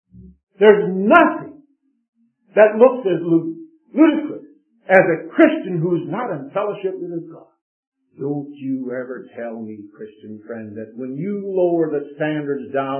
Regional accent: Chicago, Illinois, United States; When I was raised in Chicago, There were two other boys that were bosom buddies of mine

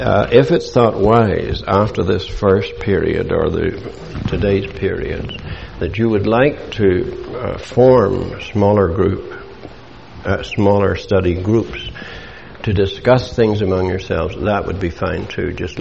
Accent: Ireland; He is English, and I am as Irish as Paddy's pig. He is highly educated, and in terms of schooling, I am not. I'm just a country boy from Ireland.

